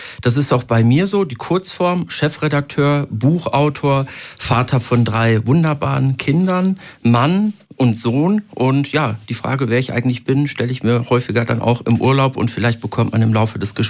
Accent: North Rhine-Westphalia, Germany; ich wurde gelesen als der Kanake, bin aufgewachsen und geboren worden im Ruhrgebiet mit vielen Muslimen, mit vielen Leuten aus der Türkei, aus dem Iran, aus arabischen Ländern.

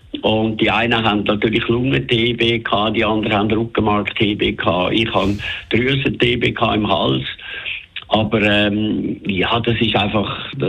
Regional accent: Stein, St. Gallen, Switzerland; also born or lived in Zürich; Ich bin 1946 zwar in Zürich geboren, aber nachher, meine Eltern sind dann ins Toggenburg gezogen, Stein, Toggenburg.

